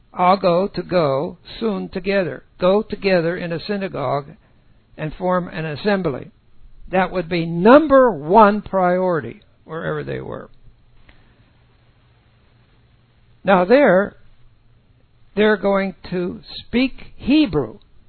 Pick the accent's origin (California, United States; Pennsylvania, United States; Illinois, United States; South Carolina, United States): Pennsylvania, United States; Pittsburgh; And as a boy growing up in Pittsburgh, which is totally ethnically diverse